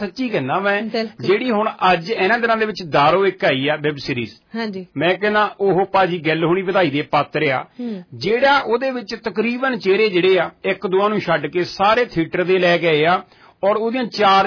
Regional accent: Punjab, India; ਅਸੀਂ ਪੰਜਾਬੀ ਹਾਂ

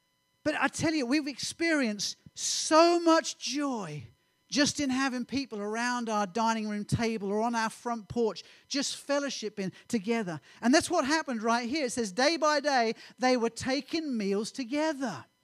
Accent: United Kingdom; this is not me being all British and European on you, because British people

